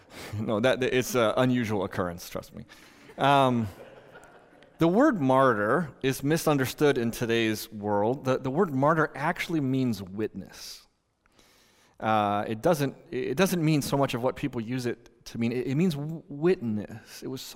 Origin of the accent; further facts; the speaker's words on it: Merced, California, United States; Mark Speckman is a legend in the town that I grew up in Merced, California.